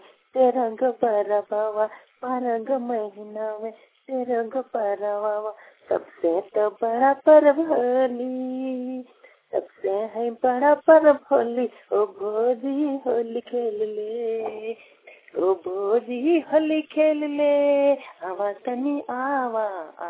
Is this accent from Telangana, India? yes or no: no; Chandrapura, Jharkhand, India; नर्रा पंचायत रहने वाला हूँ, चंद्रपुरा बोकारो झारखंड का।